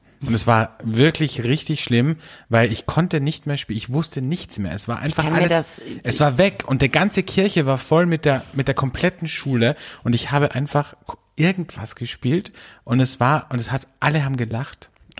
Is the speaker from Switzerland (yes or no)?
no; Austria; Kathi, du spielst ja, wie sagt man bei uns in Österreich, Klampfe.